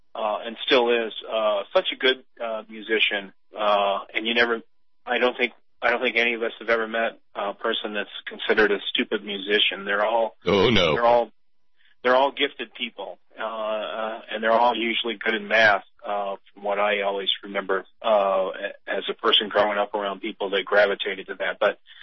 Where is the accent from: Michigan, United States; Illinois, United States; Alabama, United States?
Illinois, United States; Springfield; and I'm from Abraham Lincoln's hometown